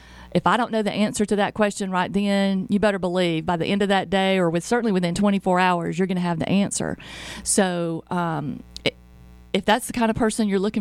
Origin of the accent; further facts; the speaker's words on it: Cartersville, Georgia, United States; You know, I'm born and raised Cartersville, and I love my hometown.